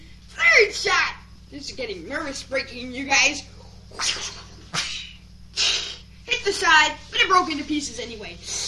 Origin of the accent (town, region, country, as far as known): Paris, Île-de-France, France